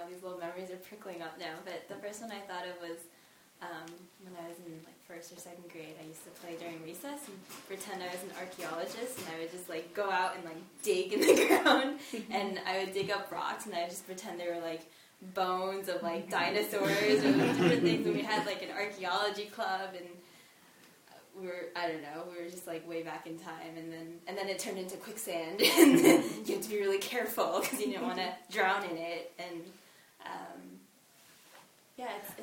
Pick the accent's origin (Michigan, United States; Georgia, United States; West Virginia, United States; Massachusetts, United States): Massachusetts, United States; I grew up outside of Boston